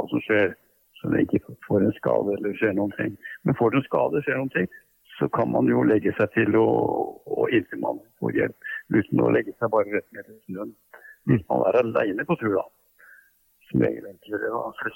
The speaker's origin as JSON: {"language": "Norwegian", "town": "Bærum", "region": "Akershus", "country": "Norway", "tie": "born or raised there", "said": "I Bærum, der jeg vokste opp, var det faktisk en aktiv hundeklubb."}